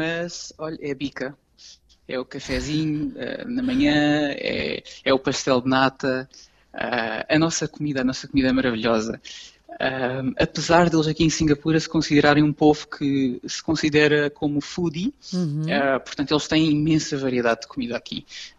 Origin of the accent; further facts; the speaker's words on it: Lisbon, Portugal; eu sou de Lisboa